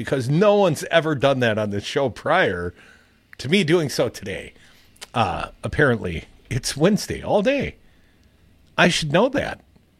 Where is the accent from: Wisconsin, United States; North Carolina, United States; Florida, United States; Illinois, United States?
Wisconsin, United States; Mount Horeb; There was, in my hometown, I actually graduated from Mount Horeb, there had been a history.